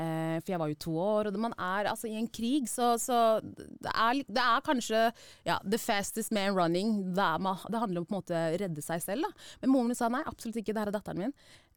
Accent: Sierra Leone; Norwegian is a second language; now in Norway; jeg originalt fra Sierra Leone. Jeg ble født I Sierra Leone.

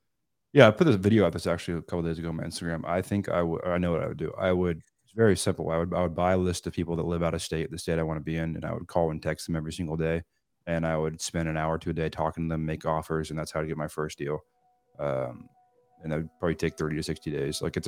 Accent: Seattle, Washington, United States; I'm not a Southern California kid. I'm from Seattle.

